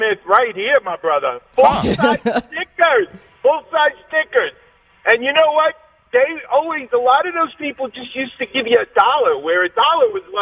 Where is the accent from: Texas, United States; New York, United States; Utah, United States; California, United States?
New York, United States; Corona; When I was a kid, Curtis, I grew up in Corona. Where do you think we were trick-or-treating? In the Forest Hills Gardens, in the areas of Forest Hills.